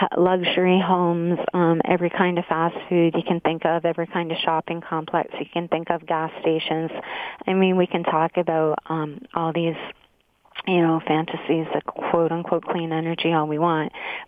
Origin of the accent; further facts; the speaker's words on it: Canada; I'm Canadian.